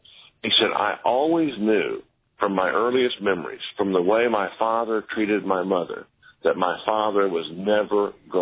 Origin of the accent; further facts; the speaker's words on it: Houston, Texas, United States; the church I grew up in Houston, Texas, we had one divorce lady in the church.